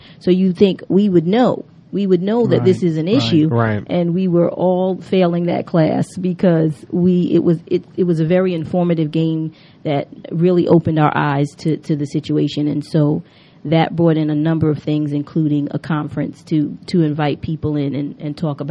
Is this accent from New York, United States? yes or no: yes; New York, United States; Well, I'm a New Yorker, so I'm not shocked by much.